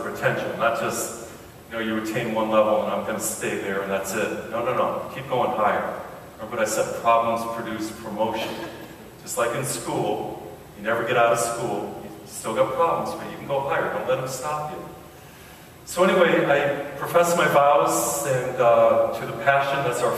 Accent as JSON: {"language": "English", "region": "Massachusetts", "country": "United States", "said": "Now, I come from Massachusetts. I know what your winters are like."}